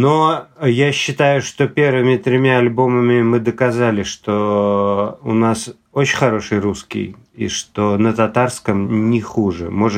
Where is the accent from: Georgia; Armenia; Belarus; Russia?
Georgia; Я грузин, поэтому мне интересна грузинская культура.